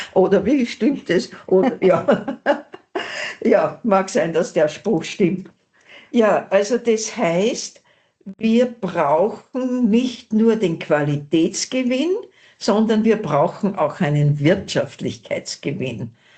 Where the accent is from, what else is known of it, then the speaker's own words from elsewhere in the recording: Upper Austria, Austria; Ich bin Oberösterreicherin.